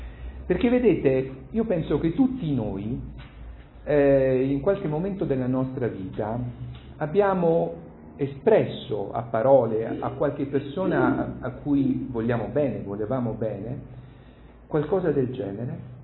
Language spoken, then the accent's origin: Italian; Grottaglie, Apulia, Italy; grottagliese, del mio paese, che si chiama Grottaglie